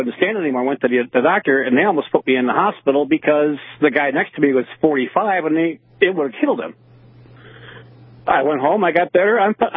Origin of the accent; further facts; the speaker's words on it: Chicago, Illinois, United States; also born or lived in Arizona; I was living in Illinois until I was 50, moved to Arizona for a couple of years, and now I'm here. But I grew up around the Chicago area